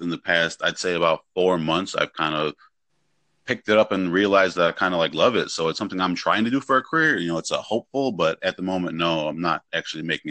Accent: Milwaukee, Wisconsin, United States; now in Kenosha, United States; I'm from Milwaukee, Wisconsin. I just recently moved to another city nearby, Kenosha.

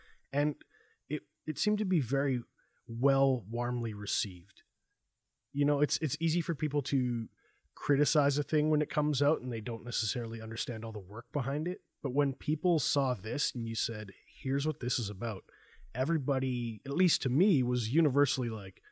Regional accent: Saskatchewan, Canada; I'm tough. I'm from Saskatchewan. I can take this.

